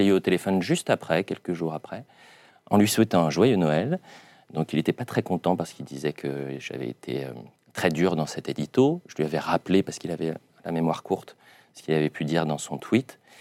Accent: Paris, Île-de-France, France; À Paris, mais aussi un peu dans le sud-est.

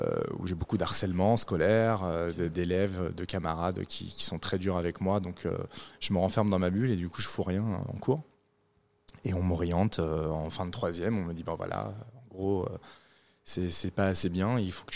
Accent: Champigny-sur-Marne, Île-de-France, France; also born or lived in Paris; J'ai grandi à Champigny-sur-Marne.

